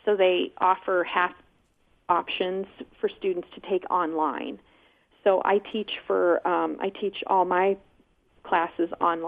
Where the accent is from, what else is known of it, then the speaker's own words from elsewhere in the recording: Bloomfield, Iowa, United States; I grew up in Davis County.